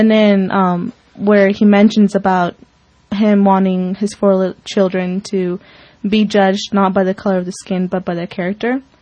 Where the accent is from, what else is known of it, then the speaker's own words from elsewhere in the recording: United States; have the luck to be born here and have the right as any other American does.